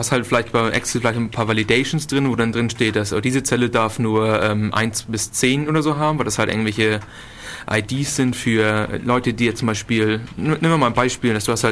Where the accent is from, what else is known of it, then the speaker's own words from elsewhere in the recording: Northern Germany, Germany; accent: North German; Entschuldigung, ich komme halt aus dem Norden. Da haben wir halt andere Namen.